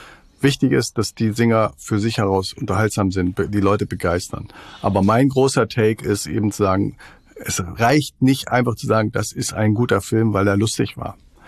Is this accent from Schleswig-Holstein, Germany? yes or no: yes; Schleswig-Holstein, Germany; ich bin ja auch in Schleswig-Holstein zur Schule gegangen